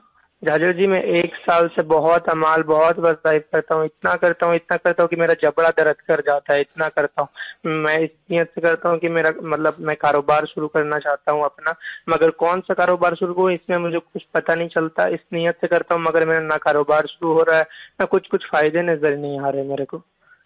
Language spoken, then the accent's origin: Hindi; Jhalda, West Bengal, India; मैं झालदा से हूँ, इंडिया से, झालदा से, वेस्ट बंगाल।